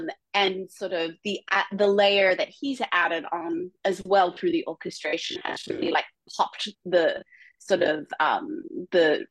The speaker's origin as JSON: {"language": "English", "country": "Australia", "said": "Yeah, I mean, I'm Australian, in case you haven't noticed, and mm-hmm. I was raised in an environment that was confusing for me in many ways"}